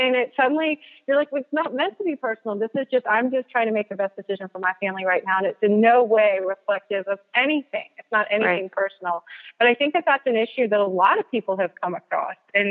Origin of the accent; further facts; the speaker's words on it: Texas, United States; She comes out of Oklahoma, which is familiar territory to me because I grew up in Texas.